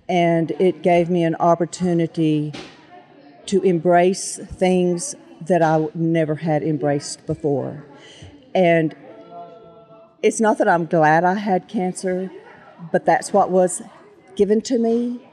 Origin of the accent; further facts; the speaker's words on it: Amarillo, Texas, United States; now in Kenyon, United States; I was raised in Amarillo. I live in Kenyon now.